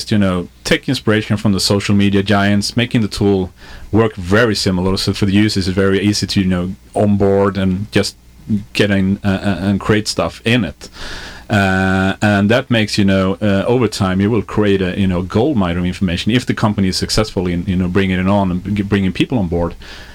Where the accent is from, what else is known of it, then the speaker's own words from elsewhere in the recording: Sweden; English is a second language; I'm from Sweden, so that's, you know, excuse for the accent at least.